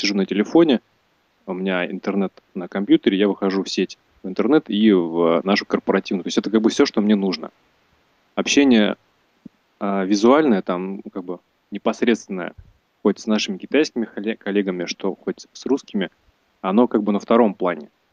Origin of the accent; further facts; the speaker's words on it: Kemerovo, Kemerovo Oblast, Russia; now in Novosibirsk, Russia; я сам из Кемерово приехал в Новосибирск